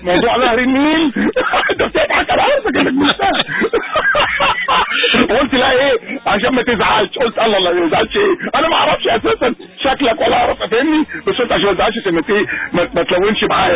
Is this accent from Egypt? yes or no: no; Morocco; عندنا في المغرب حنا عندنا في المغرب يقول لك شي واحد مخ